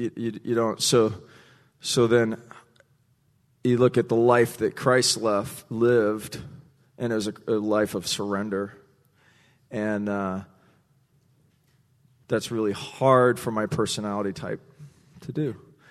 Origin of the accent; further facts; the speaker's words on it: Hawaii, United States; it brought me back to my childhood growing up in Hawaii.